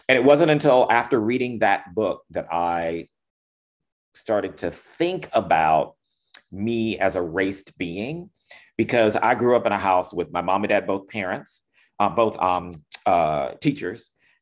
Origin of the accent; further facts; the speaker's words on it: North Carolina, United States; Even growing up in North Carolina, I mean, and I even tell myself, have I suppressed some things or something?